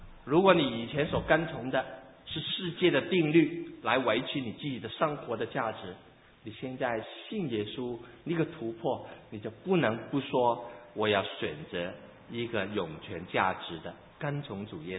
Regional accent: Hong Kong; now in United States; 我从东南亚来美国的时候，其实东南亚很多机会做善事，就是我从香港过来做善事

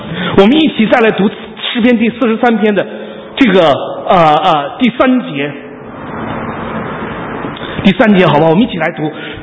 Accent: China

